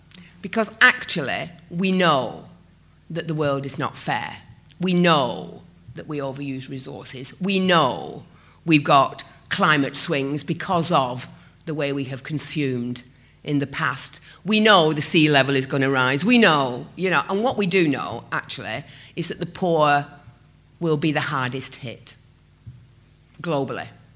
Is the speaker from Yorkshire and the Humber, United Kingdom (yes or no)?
yes; Todmorden, Yorkshire and the Humber, United Kingdom; So I got on a train in London. And 3.5 hours later, I was in my hometown in Todmorden